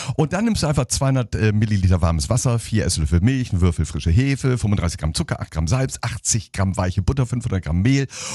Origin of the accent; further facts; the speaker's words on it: San Diego, California, United States; ich bin in Amerika groß geworden. Also ich war tatsächlich über 5 Jahre habe ich in Südkalifornien, in California gelebt, in San Diego, California.